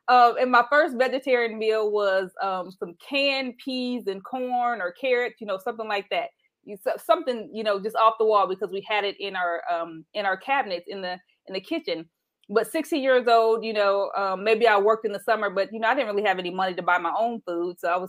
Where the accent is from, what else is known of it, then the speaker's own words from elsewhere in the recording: Anderson, Indiana, United States; The first part, growing up in Anderson, Indiana